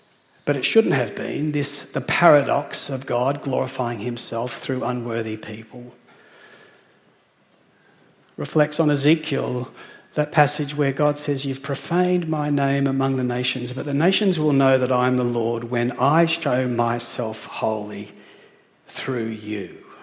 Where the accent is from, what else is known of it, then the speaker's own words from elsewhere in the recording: Papua New Guinea; Came out looking like most of the kids I grew up with in Papua New Guinea, and with $60.